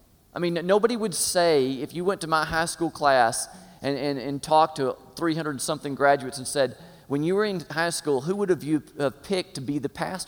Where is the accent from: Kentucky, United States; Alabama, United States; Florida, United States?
Florida, United States; Tallahassee; born there; I was born in Tallahassee, Florida, and raised by great parents.